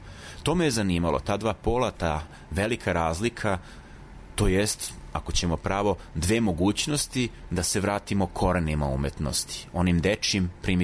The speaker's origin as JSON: {"language": "Serbian", "region": "Belgrade", "country": "Serbia", "tie": "born or raised there", "moved": "as an adult", "lives_now": "Vienna, Austria", "said": "odrastao sam na Zvezdari, ranih 90-ih sam u Beogradu počeo da studiram istoriju umetnosti, da bih sredinom 90-ih podelio sudbinu mnogih svojih vršnjaka tako što sam napustio ovu zemlju"}